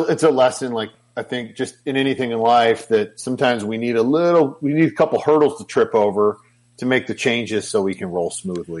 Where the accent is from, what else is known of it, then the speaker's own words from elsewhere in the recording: Michigan, United States; moved away as an adult; I was born and raised in Michigan, grew up there my entire life, moved to Texas about a year and a half ago.